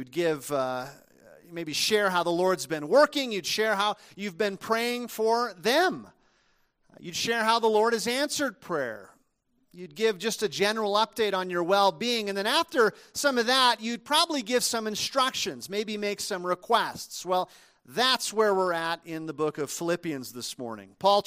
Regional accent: Minnesota, United States; My grandfather lived on a farm, the farm I was raised on in Minnesota.

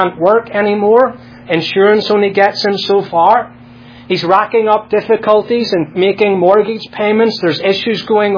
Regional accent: United Kingdom; especially when you're American and I'm British

